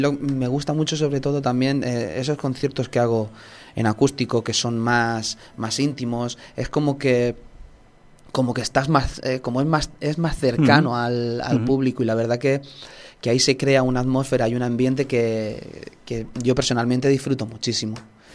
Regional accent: Jumilla, Region of Murcia, Spain; y alrededores, es cierto, sí. Porque me siento muy arropado en todo lo que es mi tierra y alrededores

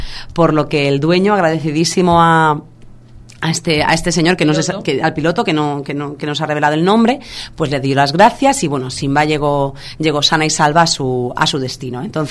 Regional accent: Spain; Es que la mayoría de los españoles yo creo que nos avergüenza.

